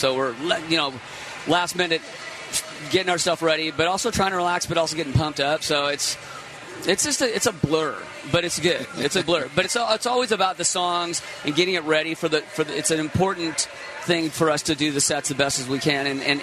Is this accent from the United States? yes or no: yes; Seattle, Washington, United States; Well, I grew up here. I grew up in Laurelhurst, went to Roosevelt High School. I'm a product of Seattle, Washington.